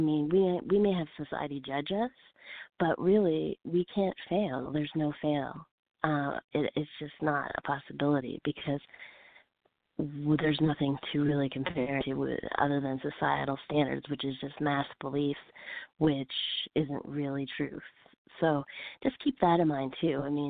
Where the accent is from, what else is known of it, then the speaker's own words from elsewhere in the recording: Fredericton, New Brunswick, Canada; also born or lived in Calgary; I'm originally from the East Coast, Fredericton, New Brunswick, but I went to Calgary and stayed there for almost 3 years.